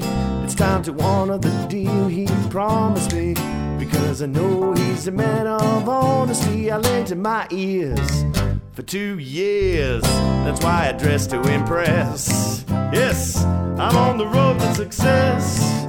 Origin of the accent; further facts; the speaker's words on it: Bankstown, New South Wales, Australia; I grew up on Bankstown bitumen. Mom and dad were down in the ditch